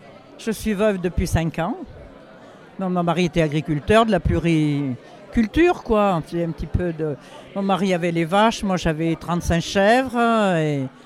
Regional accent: Alboussière, Auvergne-Rhône-Alpes, France; je venais de l'Ardèche. D'Alboussière, c'est pas loin, quoi.

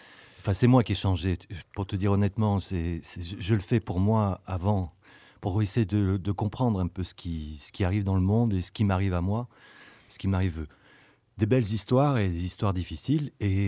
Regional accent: Avignon, Provence-Alpes-Côte d'Azur, France; born there; je ne parle pas mais j'ai un nom allemand. Et je suis né à Avignon, dans le sud de la France

